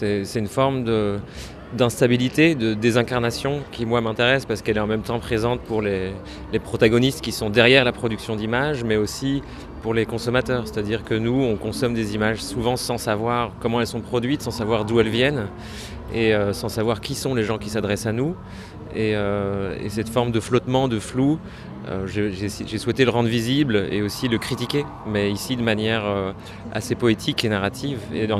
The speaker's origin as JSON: {"language": "French", "country": "Belgium", "said": "je viens de Belgique et je suis artiste, disons, multidisciplinaire."}